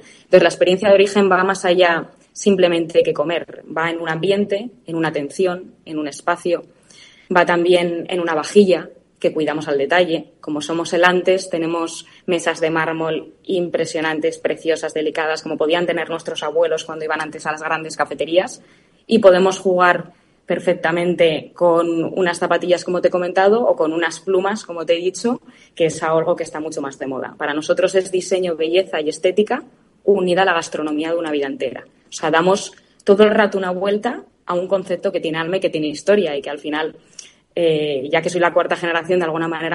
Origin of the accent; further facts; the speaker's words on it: Navarre, Spain; como somos navarros